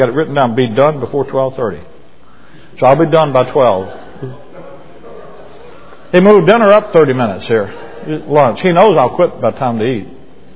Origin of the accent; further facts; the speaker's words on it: Mobile, Alabama, United States; Then why did Katrina hit Slidell, which is east of New Orleans, and from there to Mobile, my hometown, wiped it off the map and didn't blow a building over in New Orleans?